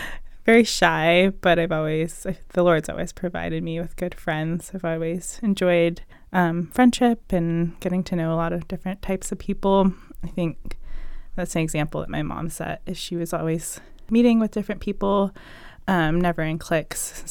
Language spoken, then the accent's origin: English; Fairfax, Virginia, United States; also born or lived in Sterling, Virginia; I grew up in Sterling, Virginia up until third grade. And then we moved to Fairfax, Virginia.